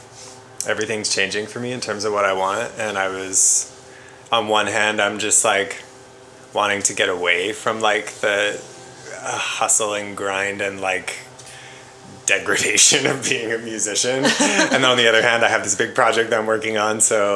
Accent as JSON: {"language": "English", "country": "Canada", "lives_now": "Austin, United States", "said": "Being a Canadian artist or being in Austin?"}